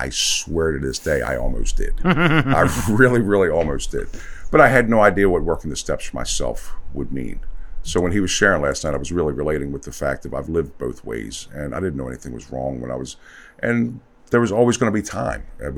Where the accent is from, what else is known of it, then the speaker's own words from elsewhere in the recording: Catonsville, Maryland, United States; also born or lived in Glen Burnie; Well, what? Glen Burnie, Catonsville. 6 years old, I came to Catonsville.